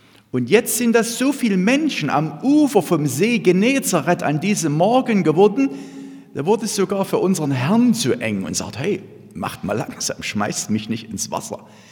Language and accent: German; Lichtenau, Saxony, Germany; ich komme aus Lichtenau, Auerswalde, bin in der landeskirchlichen Gemeinde, in der Landeskirche, dort Mitglied in der, Glied in der Gemeinde.